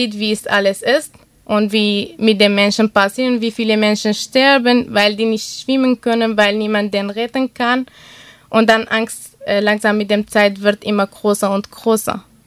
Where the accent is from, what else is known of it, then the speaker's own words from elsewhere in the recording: Iraq; German is a second language; now in Germany; Ich komme aus dem Irak und da gab es die Möglichkeit halt nicht, dass man schwimmen lernen.